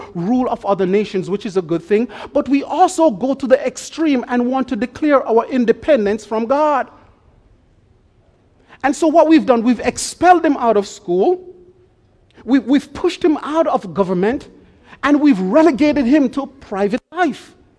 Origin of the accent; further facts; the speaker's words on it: Jamaica; As many of you know, I grew up in Jamaica, and as a boy, we used to love playing in the summer.